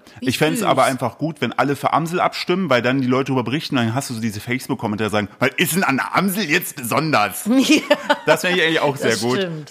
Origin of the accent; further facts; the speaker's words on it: East Germany, Germany; Weil mich da im Osten, wo ich herkomme